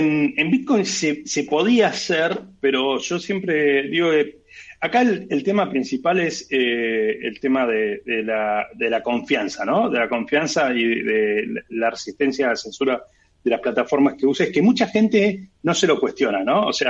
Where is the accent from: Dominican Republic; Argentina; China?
Argentina; Los fundadores somos argentinos, donde en nuestro país el Estado Nacional ha robado el dinero de todos los ciudadanos